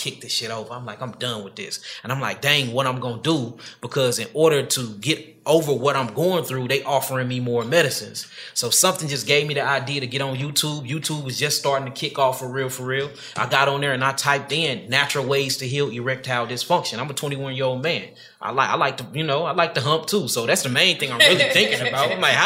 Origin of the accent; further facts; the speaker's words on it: St. Louis, Missouri, United States; I'm from St. Louis, Missouri. You know what I'm saying? Grew up there, still stay there to this very day.